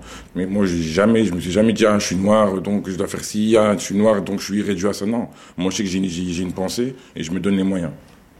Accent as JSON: {"language": "French", "town": "Roubaix", "region": "Hauts-de-France", "country": "France", "tie": "born there", "said": "J'ai 28 ans, je suis né à Roubaix, j'habite à M, le quartier Schweitzer."}